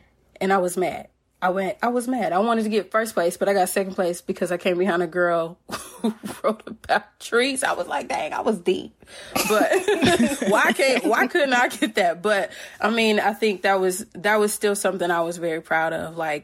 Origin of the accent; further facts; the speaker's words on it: Indiana, United States; I'm from Indiana, and I love